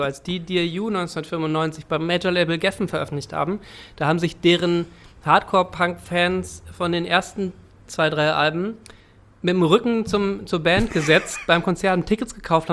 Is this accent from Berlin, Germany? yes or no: no; Saxony-Anhalt, Germany; Aber in Hamburg auch oder nur bei uns in der Altmark?